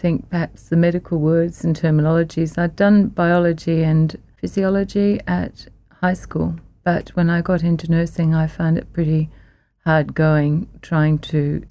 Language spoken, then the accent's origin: English; England, United Kingdom; I was born in England and I went to primary school in England.